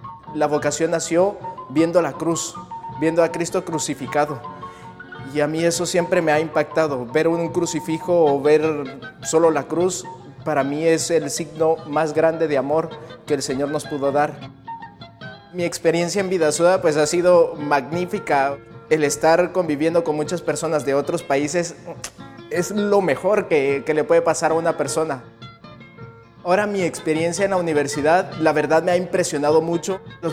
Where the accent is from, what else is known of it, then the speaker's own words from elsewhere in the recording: Guatemala City, Guatemala Department, Guatemala; Soy de Guatemala, originario de Ciudad de Guatemala, pero mi diócesis es la diócesis Nuestra Señora Inmaculada Concepción de Escuintla. Somos 7 en mi familia. Todos son muy católicos